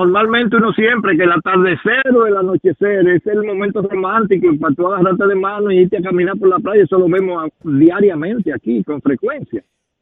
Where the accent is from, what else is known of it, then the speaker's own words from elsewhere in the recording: Dominican Republic; todos los que somos dominicanos somos perjudicados.